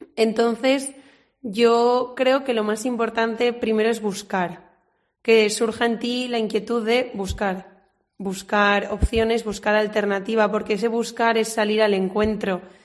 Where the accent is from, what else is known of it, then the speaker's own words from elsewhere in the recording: Valencia, Valencian Community, Spain; vengo de Valencia, como bien han dicho.